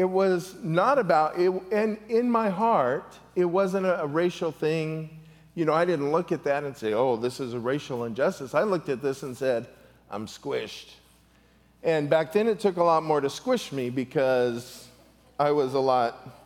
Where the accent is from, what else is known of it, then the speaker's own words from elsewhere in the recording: California, United States; Well, I was from California, and I looked like this